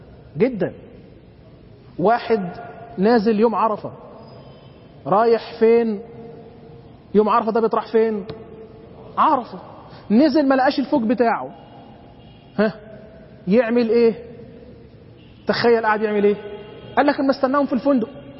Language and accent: Arabic; Egypt; احنا كمصريين غيرنا تاريخ الجواز اصلا